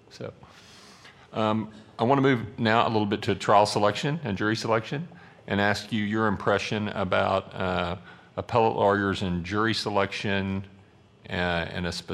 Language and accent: English; Deer Park, Texas, United States; I'm from Deer Park, Texas.